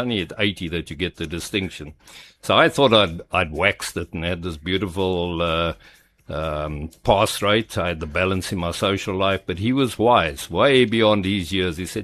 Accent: Centurion, Gauteng, South Africa; I grew up in Littleton, which is the new Centurion.

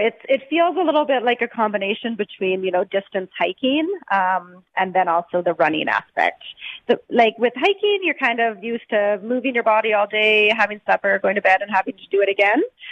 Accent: Flin Flon, Manitoba, Canada; born there; and then I was born in Flin Flon in the Canadian Shield.

